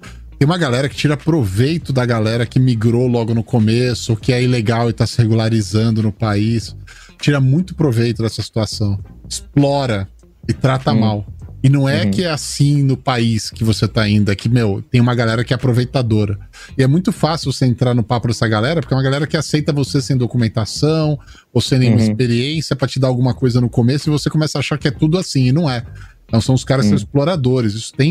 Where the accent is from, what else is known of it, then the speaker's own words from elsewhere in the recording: Brazil; tudo bem, sou brasileiro